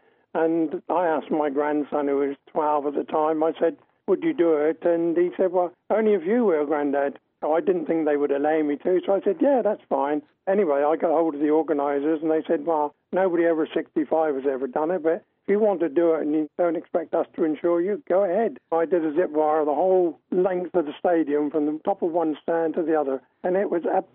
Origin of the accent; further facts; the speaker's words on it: Southampton, South East England, United Kingdom; I was born and bred in Southampton, but I live about 11 miles outside now